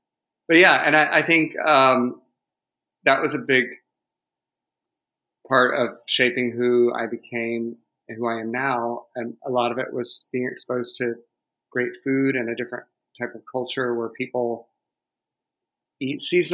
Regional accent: Savannah, Georgia, United States; Well, I grew up in Savannah on the coast. So, you know, it's kind of an idyllic place to raise kids.

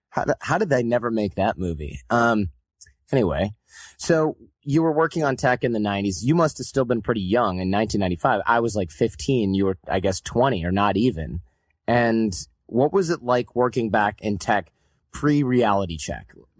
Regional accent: Detroit, Michigan, United States; it's the Detroit of tech, you know, which is where I grew up in Detroit.

